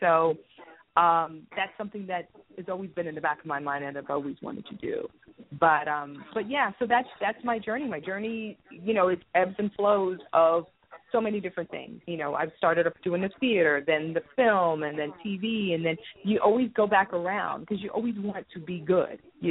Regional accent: New York City, New York, United States; born there; Well, I was born in New York City, and I've always had an interest in television, film.

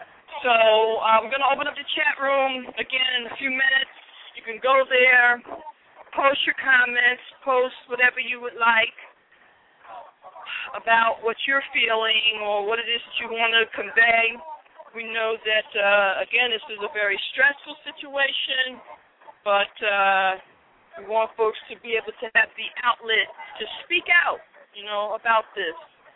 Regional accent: Virginia, United States; now in Philadelphia, United States; I'm from Virginia, but I've been living in Philly for the last 4 years. So Philly's my home.

